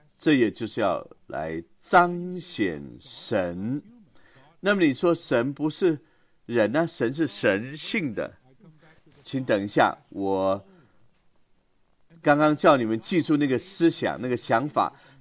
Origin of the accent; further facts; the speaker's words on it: China; 我是从中国来的，